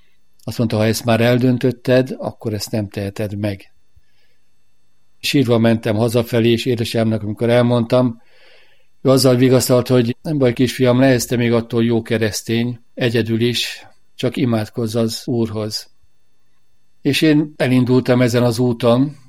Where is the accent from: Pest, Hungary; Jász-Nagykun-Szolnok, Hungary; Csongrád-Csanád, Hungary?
Pest, Hungary; Fót; Fóton élek, ott születtem, keresztényi, katolikus családban nevelkedtem.